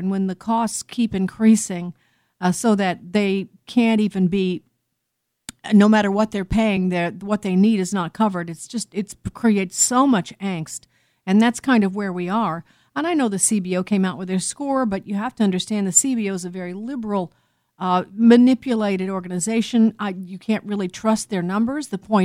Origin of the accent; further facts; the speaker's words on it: Illinois, United States; And this has to do with my home state of Illinois.